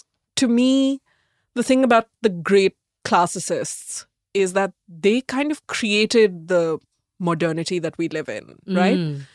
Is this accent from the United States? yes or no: no; India; Like, I feel like as an Indian, there's something strange about recognizing how great Rudyard Kipling is.